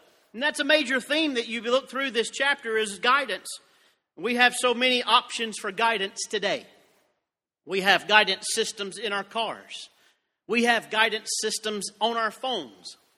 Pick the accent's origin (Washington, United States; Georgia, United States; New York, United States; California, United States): Georgia, United States; but I'm from Georgia and I say y'all, praise the Lord.